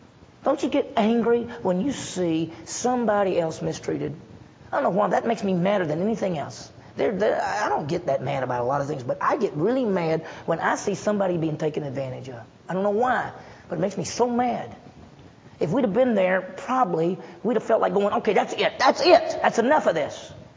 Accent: Mississippi, United States; I mean, can you tell if I'm from Mississippi? Can y'all tell if I'm from Mississippi? You can. I have an accent.

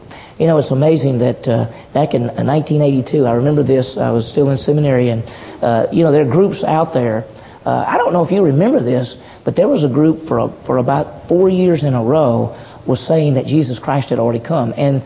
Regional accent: Mississippi, United States; I grew up in Mississippi, but I grew up in the city. It's contrary to popular belief, there are big cities in Mississippi.

